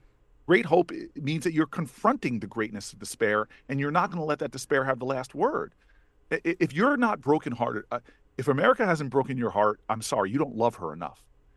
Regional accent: Newark, New Jersey, United States; make transformative change in my hometown of Newark.

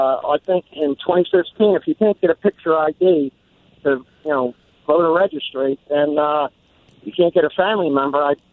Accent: Philadelphia, Pennsylvania, United States; I grew up in Bridesburg.

